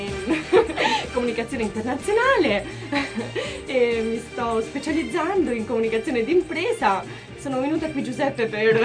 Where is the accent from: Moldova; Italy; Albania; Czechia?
Albania; Durrës, Durrës County; Durazzo è la città più bella, sarà che io vengo da Durazzo.